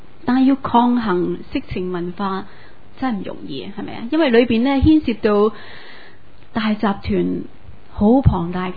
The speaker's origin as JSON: {"language": "Cantonese", "town": "Tsuen Wan", "country": "Hong Kong", "tie": "born or raised there", "said": "我小时候住荃湾，我记得是在众安街"}